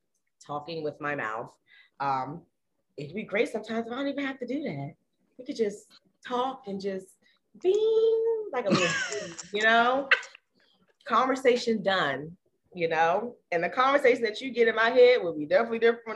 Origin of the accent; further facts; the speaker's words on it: Maryland, United States; But we're still from Maryland.